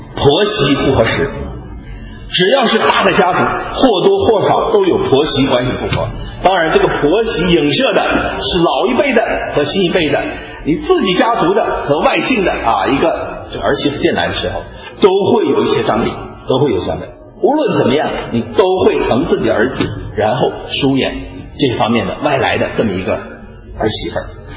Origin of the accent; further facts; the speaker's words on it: China; 所以我们中国人都知道，最近啊，我们跟台湾海峡这样的一种关系